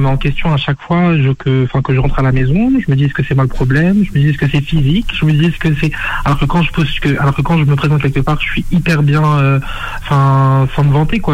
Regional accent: France; born there; parce que je suis français, je suis né en France

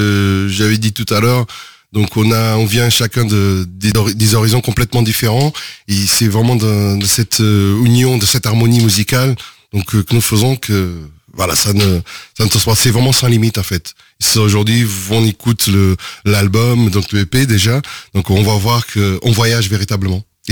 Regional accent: Portugal; on a grandi quand même au Portugal, effectivement.

